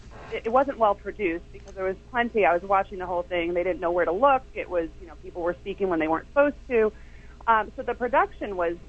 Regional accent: Midwest, United States; Looked like no farmer I ever saw growing up in the Midwest.

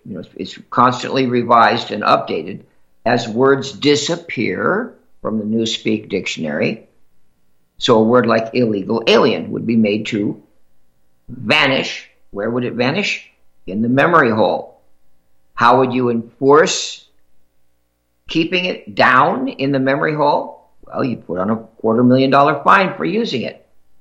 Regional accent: New York City, New York, United States; That kind of hits home to this New Yorker. I was born on Fifth Avenue.

